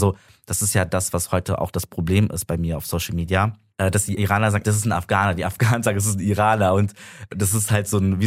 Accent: Germany; weil ich auch hier in dieser, meine Heimat Deutschland geboren und aufgewachsen bin, mich aber nie dazugehörig gefühlt habe.

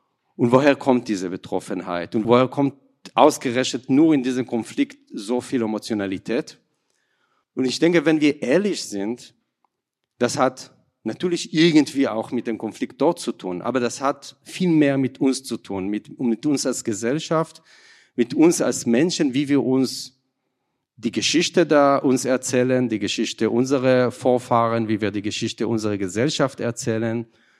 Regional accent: Israel; German is a second language; Ich bin im Kibbutz aufgewachsen, in einer sehr freiwillige sozialistische Umgebung, wo nicht nur die Menschenrechte, sondern die Gleichwertigkeit und das Anstreben eine gerechte Gesellschaft eine sehr hohe Stellenwert hat.

